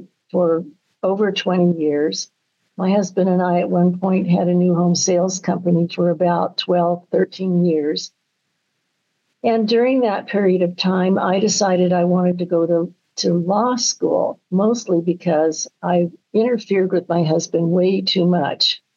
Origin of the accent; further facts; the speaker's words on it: New Zealand; born there; I was born in New Zealand. I was a World War II baby, born of a New Zealand woman and a child, my crazy Russian father, born of Russian immigrants.